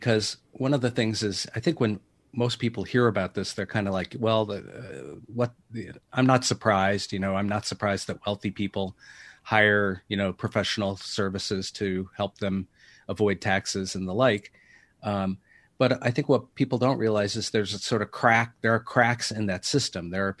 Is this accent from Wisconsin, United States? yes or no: yes; Madison, Wisconsin, United States; born there; Yeah, well, I was born in Madison. I didn't get to stay very long.